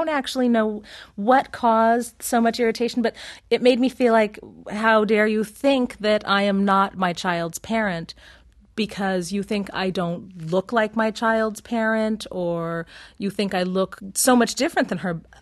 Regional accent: San Diego, California, United States; And we are from San Diego, California, originally. And I had never experienced people thinking I was the nanny until I moved here.

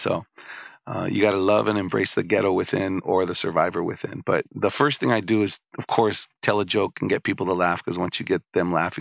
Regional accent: New York City, New York, United States; born or raised there

